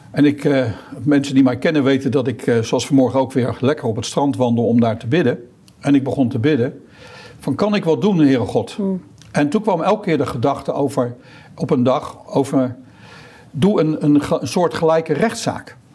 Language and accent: Dutch; The Hague, South Holland, Netherlands; born there; Kijk, ik ben geboren in Den Haag. Ik heb al meer gedaan in Den Haag.